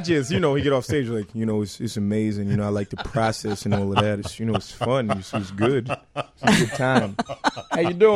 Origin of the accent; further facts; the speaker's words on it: Virginia, United States; Sadly, I am from Virginia, where it smells like pregnancy and failure.